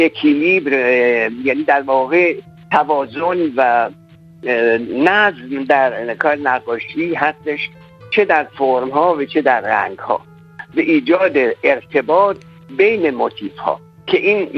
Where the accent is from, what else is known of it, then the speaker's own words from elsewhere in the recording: Iran; خب من در ایران زاده شدم و در اونجا پرورش شدم و در اونجا با اون فرهنگ مربوط بودم